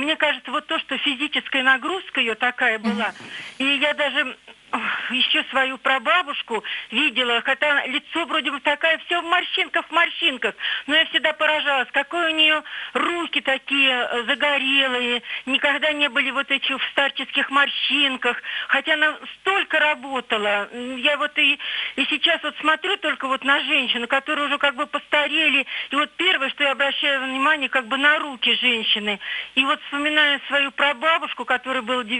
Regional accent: Vladimir Oblast, Russia; мне 68 лет, я из Владимирской области.

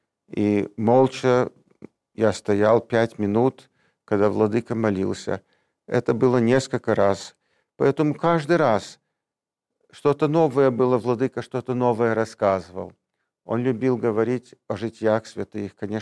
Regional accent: New York, United States; also born or lived in Salzburg; Приплыли мы на пароходе. Мне было 3 года. Я вырос в Нью-Йорке, в городе Нью-Йорк. Родители русские. Мы по-русски говорили. Бабушка тоже меня воспитала.

